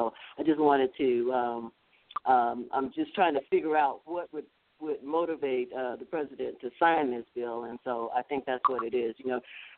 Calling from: Tuskegee, Alabama, United States; Hi, Sandy. … I'm calling from Tuskegee.

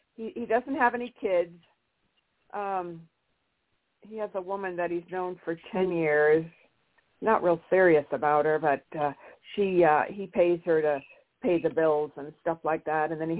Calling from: Santa Barbara, California, United States; I'm in California.

